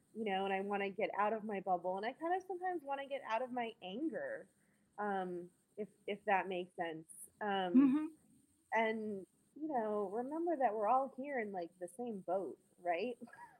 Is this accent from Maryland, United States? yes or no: yes; Maryland, United States; also born or lived in Texas / United Kingdom; now in Richmond, United States; So like I grew up in Maryland, didn't move really at all when I was younger.